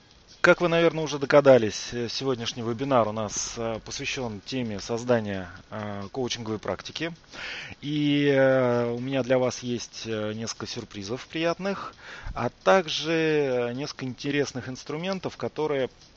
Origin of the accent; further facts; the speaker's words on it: Yekaterinburg, Sverdlovsk Oblast, Russia; Екатеринбург, мой родной город, где я родился.